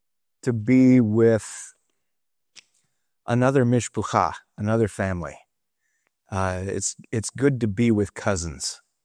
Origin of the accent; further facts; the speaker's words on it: Montana, United States; Originally, I grew up in Montana